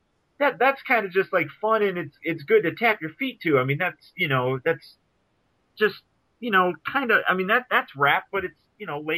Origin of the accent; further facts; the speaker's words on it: Detroit, Michigan, United States; But hell, I grew up in Detroit, so I know what it's like to, you know, grow up in a shit area